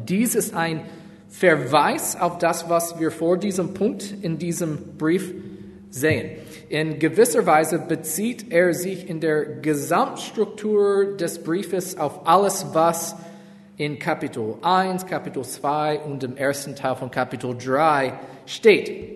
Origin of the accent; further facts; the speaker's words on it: Texas, United States; now in Hamburg, Germany; Meine Familie und ich wohnen hier in Hamburg seit 2018. Wir kommen aus den Staaten, also besonders aus Texas